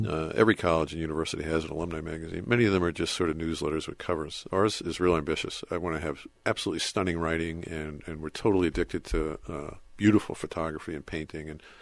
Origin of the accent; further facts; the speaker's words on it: Merrick, New York, United States; Yeah, down by Jones Beach.